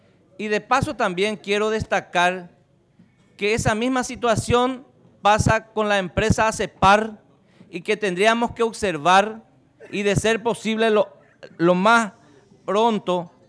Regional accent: Paraguay; para mí personalmente creo que es el momento en que nosotros como paraguayos

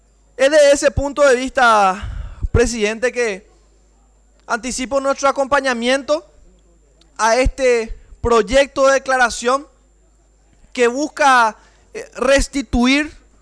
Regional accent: Paraguay; nosotros somos paraguayos. Nuestra paraguayidad implica una identidad cultural, social, por supuesto, y religiosa.

